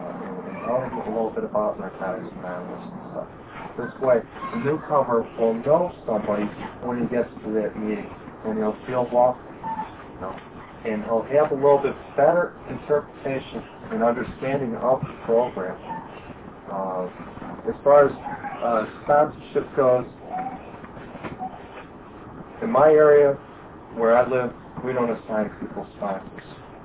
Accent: Chicago, Illinois, United States; I'm an addict from Chicago.

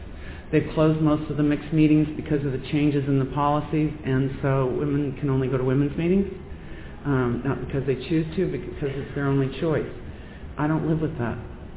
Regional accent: United States; to Iran, I was terrified to go as an American.

